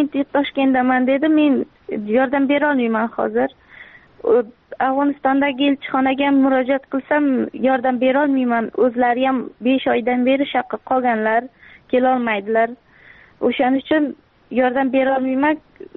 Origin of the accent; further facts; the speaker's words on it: Surxondaryo Region, Uzbekistan; also born or lived in Mazar-i-Sharif, Afghanistan; Mazori Sharif viloyatida tug'ilib, bir yoshimda bo'lganimda dadam ishlar shaqa bo'lganlar Surxondaryoda. Shaqa maktabni bitirdim